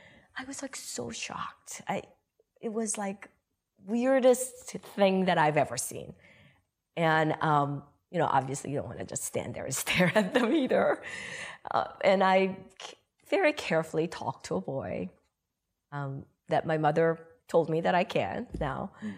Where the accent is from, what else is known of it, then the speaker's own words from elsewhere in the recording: South Korea; Growing up in Korea, we were all separate.